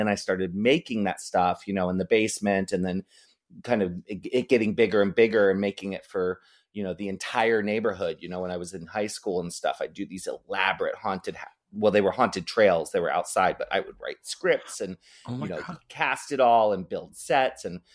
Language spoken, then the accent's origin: English; Maryland, United States; now in San Francisco, United States; I grew up in Maryland, so he won't fly out for my big, you know, drag shows at the Castro Theater